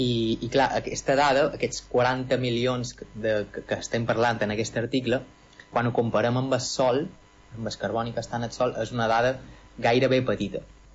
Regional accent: Balearic Islands, Spain; jo sóc de Balears, i aquí hi ha una extensió molt gran de praderies marines

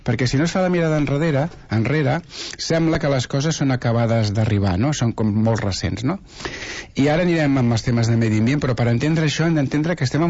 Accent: Gelida, Catalonia, Spain; En el cas de Gelida, ja sabeu que jo soc de Gelida

